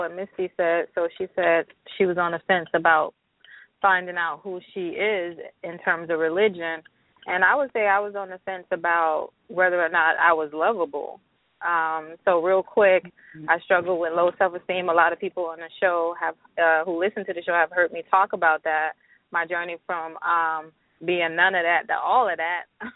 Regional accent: United States; I realized that, I'm American, but I actually, my people are not from here.

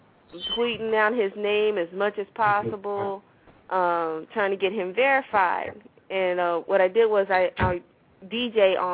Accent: the South, United States; I am from the South, you know.

